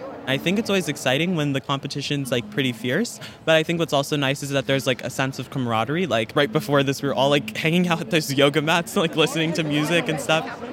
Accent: Easton, Pennsylvania, United States; I'm from Easton, Pennsylvania.

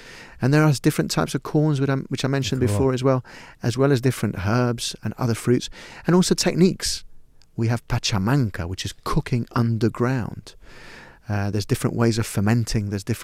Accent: Lima, Peru; a lower middle class or working class or peasant kind of family in Peru who was Andean. But I grew up in Lima what you might describe as a little bit of a privileged lifestyle

